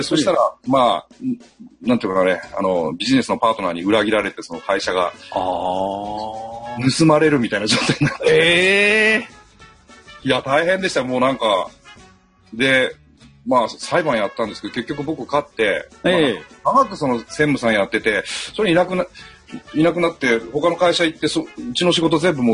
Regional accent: Tokyo, Japan; born there; まあ東京で生まれて、で、商売始めたのが22歳ぐらいの時なんで、

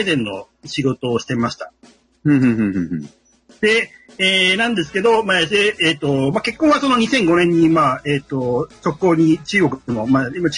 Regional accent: Hokkaido, Japan; moved away as an adult; also born or lived in Tokyo; 20代の頃は、北海道から、まあ、東京に上京してきて

